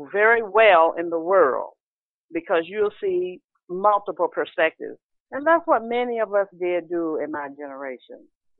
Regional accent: Kansas City, Missouri, United States; also born or lived in Arkansas; being born in the Deep South, Arkansas, growing up in Kansas City, Missouri

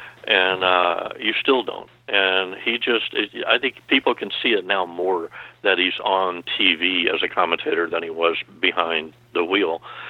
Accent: the South, United States; I'm from the South. I'm the same way.

